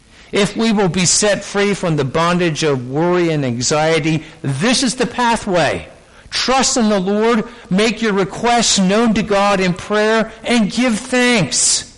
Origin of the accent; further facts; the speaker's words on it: Philadelphia, Pennsylvania, United States; I knew, growing up in Philadelphia, if you're going to testify against Nikki Scarfo, you're in trouble.